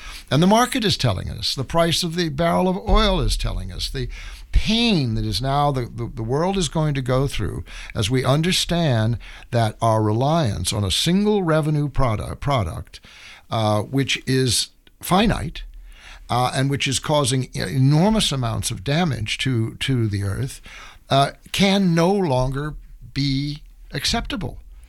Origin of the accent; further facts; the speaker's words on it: St. Louis, Missouri, United States; born there; Well, I was born in St. Louis, which is about as far away from the ocean as you can get in any direction. I never saw the ocean until I was 18 or 19.